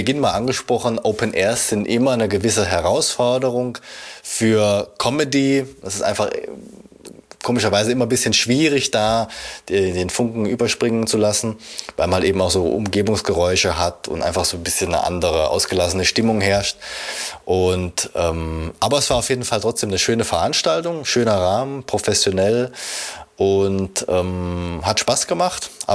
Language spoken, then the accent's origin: German; Swabia, Germany; born there; Also ich als gebürtiger Schwabe darf da natürlich nichts sagen